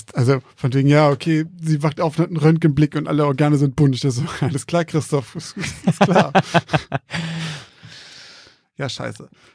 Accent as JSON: {"language": "German", "region": "Bremen", "country": "Germany", "said": "Wir kommen ja auch aus Bremen."}